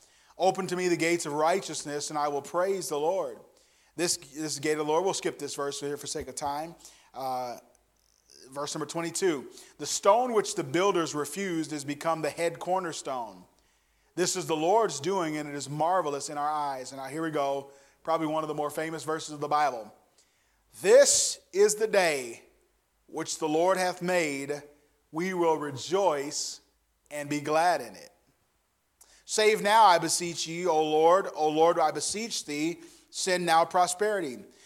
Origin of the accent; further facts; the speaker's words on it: Gary, Indiana, United States; every time I say I'm from Gary, somebody will tell me a story in the church about the time they went through Gary